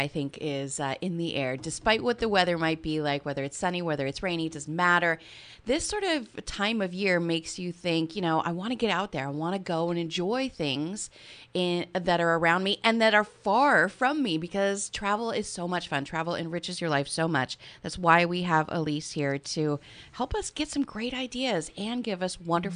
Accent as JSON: {"language": "English", "town": "Seattle", "region": "Washington", "country": "United States", "said": "I'm from Seattle, so I know of not caring about the rain."}